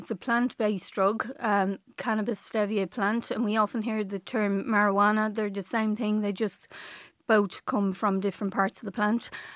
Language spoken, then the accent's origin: English; Dublin, Leinster, Ireland; I grew up in Dublin's North Inner City